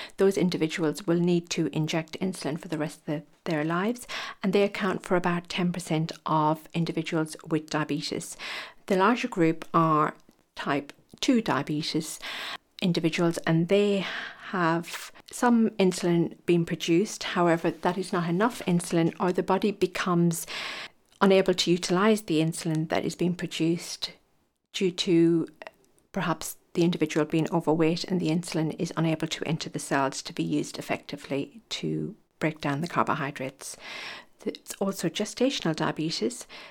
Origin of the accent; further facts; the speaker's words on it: Ireland; moved away as an adult; And when I came over from Ireland in 1990, there were lots of other young Irish nurses who came over to do their training